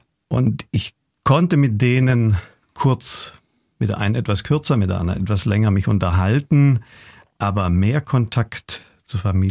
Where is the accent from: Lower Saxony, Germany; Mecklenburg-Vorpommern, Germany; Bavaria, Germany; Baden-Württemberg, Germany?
Bavaria, Germany; Günzburg; Ich bin in Günzburg aufgewachsen, in der Nähe von Ulm.